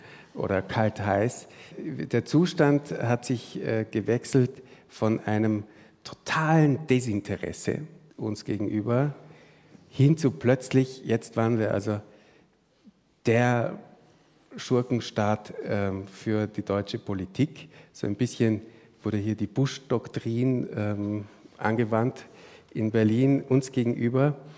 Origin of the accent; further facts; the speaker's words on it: Austria; Ja, ich bin auch in Österreich aufgewachsen und stiften gehen heißt in Österreich Türmen flüchten.